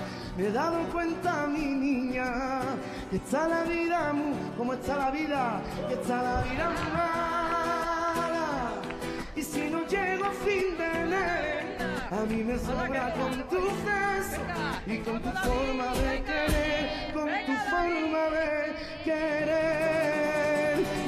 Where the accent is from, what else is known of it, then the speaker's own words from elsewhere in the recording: Jerez de la Frontera, Andalusia, Spain; moved away as an adult; now in Madrid, Spain; Yo que tengo mi corazón dividido como madrileño y como jerezano gaditano